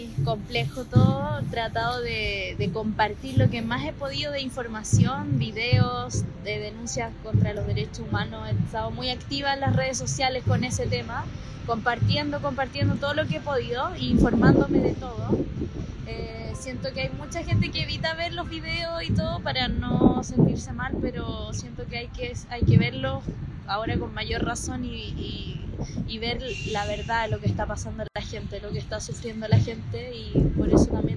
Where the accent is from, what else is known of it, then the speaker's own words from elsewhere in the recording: Chile; moved away as an adult; now in Helsinki, Finland; chilena, y vine hace 5 años y medio a vivir acá a Helsinki.